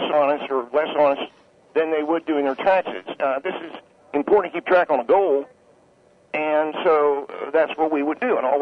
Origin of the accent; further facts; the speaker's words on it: California, United States; I grew up in California, too